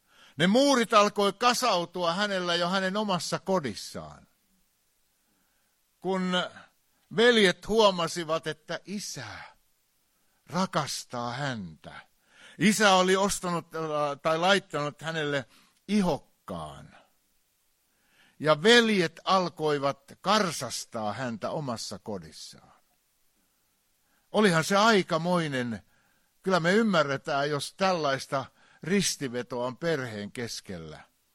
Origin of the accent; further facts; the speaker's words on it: Ostrobothnia, Finland; niin kuin meillä Pohjanmaalla sanotaan, eikö?